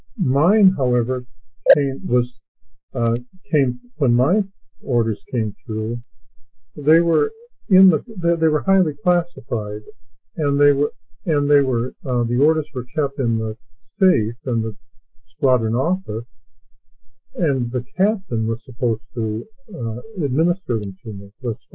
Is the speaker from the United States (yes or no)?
yes; Madison, Wisconsin, United States; I grew up in Madison, in Wisconsin, just southeast of Madison.